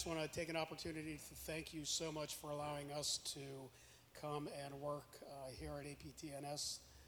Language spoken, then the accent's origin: English; Canton, Ohio, United States; I am from Canton, Ohio. We are famous for the Football Hall of Fame